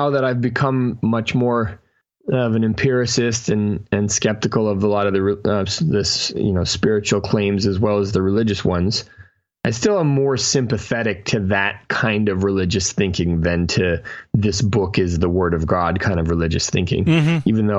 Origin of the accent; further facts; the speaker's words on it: Vancouver, British Columbia, Canada; I'm from Vancouver. So, pretty standard version of spirituality for Vancouver is what I grew up around.